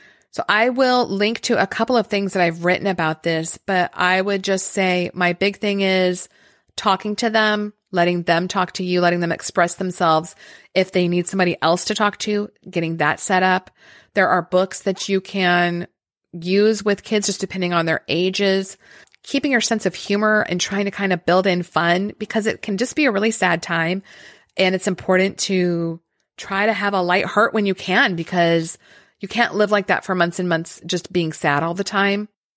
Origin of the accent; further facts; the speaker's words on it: New Mexico, United States; also born or lived in Hawaii; I was raised in New Mexico near the mountains. It's a beautiful landscape where I grew up.